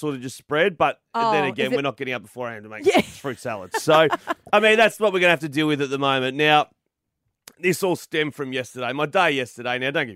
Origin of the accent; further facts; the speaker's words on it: Melbourne, Victoria, Australia; I'm from Melbourne. My family's there.